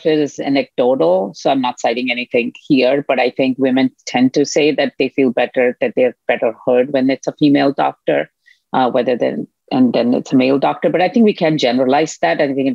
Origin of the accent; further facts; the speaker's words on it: India; moved away as an adult; now in United States; I'm from India, so I knew that the healthcare for women was not great before I immigrated to the United States.